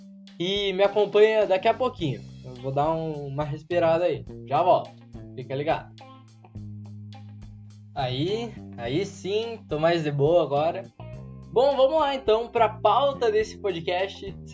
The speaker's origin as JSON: {"language": "Portuguese", "region": "Paraná", "country": "Brazil", "also_born_or_lived": "Rebouças", "lives_now": "Ponta Grossa, Brazil", "said": "sabe que eu tenho um sotaque. E esse sotaque vem de algum lugar. Eu sou paranaense."}